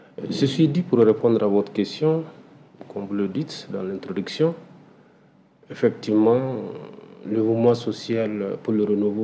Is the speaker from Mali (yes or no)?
yes; Mali; Mais en tant que Malien, en tant qu'observateur, il est de mon devoir aussi de dire mon point de vue